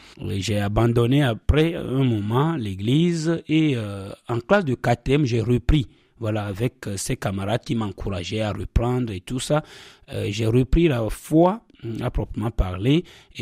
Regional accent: Afanya, Maritime, Togo; je suis togolais, comme vous l'avez dit. J'ai grandi dans un petit village qu'on appelle Afanya. Afanya, c'est dans la préfecture du Bas-Mono actuellement. J'ai passé tout mon temps comme enfant, adolescent dans ce petit village.

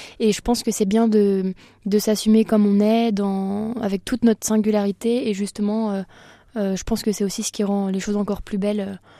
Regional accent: Reims, Grand Est, France; born there; now in Chalon, France; Ouais, j'habite à Chalon. Je suis née à Reims quand même.

